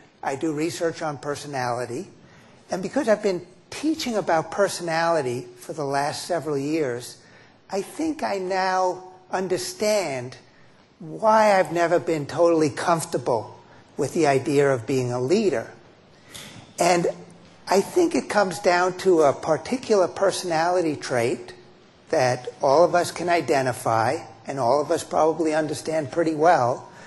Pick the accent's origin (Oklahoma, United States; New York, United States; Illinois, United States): New York, United States; New York City; I'm from New York City, but I've become a fanatic Montreal Canadiens hockey fan.